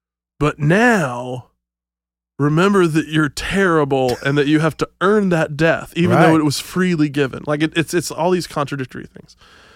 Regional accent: Nashville, Tennessee, United States; I grew up in Nashville.

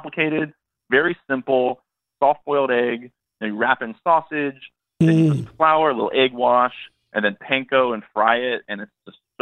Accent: Ohio, United States; now in New York, United States; So I'm based in New York. The Extra Crispy team is in Manhattan. Okay. Originally, I'm from Ohio.

